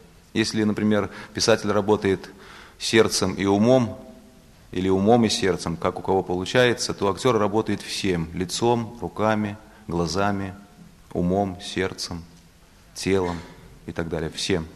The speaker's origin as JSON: {"language": "Russian", "town": "Orsha", "region": "Vitebsk Region", "country": "Belarus", "tie": "born or raised there", "said": "Кстати, я под Оршей родился, я из Дубровинского района."}